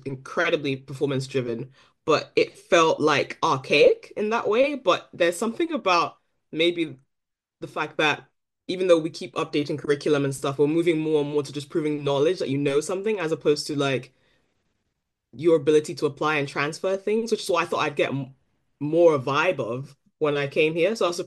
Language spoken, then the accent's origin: English; Ghana; So I'm Ghanaian and Nigerian ethnically, so I spent majority of my life in Ghana.